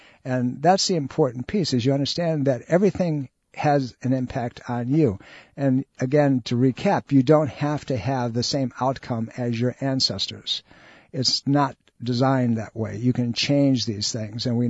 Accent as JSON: {"language": "English", "region": "New York", "country": "United States", "tie": "born or raised there", "said": "I grew up in Western New York State where in the fall we all hunted and the deer ran free."}